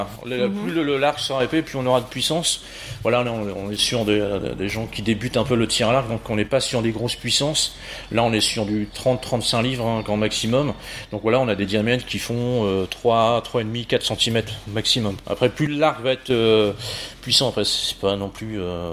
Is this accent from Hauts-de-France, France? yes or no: yes; Martigny-Courpierre, Hauts-de-France, France; Je suis de l'Aisne, oui, à côté de l'Aisne, à Martigny-Corpières.